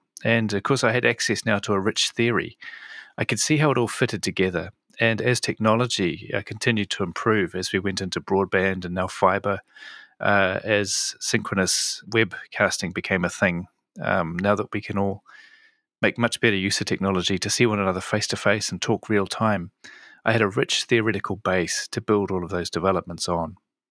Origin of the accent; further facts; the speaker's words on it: New Zealand; I'm from New Zealand.